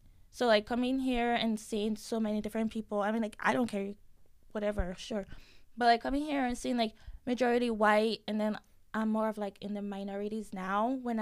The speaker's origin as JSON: {"language": "English", "country": "Nigeria", "said": "I'm from Nigeria."}